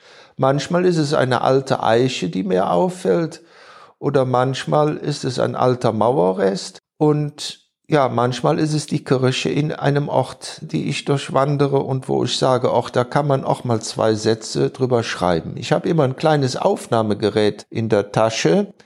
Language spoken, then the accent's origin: German; North Rhine-Westphalia, Germany; Nordrhein-Westfalen, mein Heimatbundesland, zu Fuß zu umrunden.